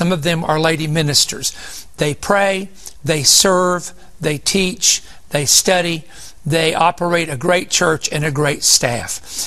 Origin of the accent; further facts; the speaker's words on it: Big Stone Gap, Virginia, United States; As a child, growing up in Big Stone Gap, Virginia, I can remember many of the great services that we had in the local church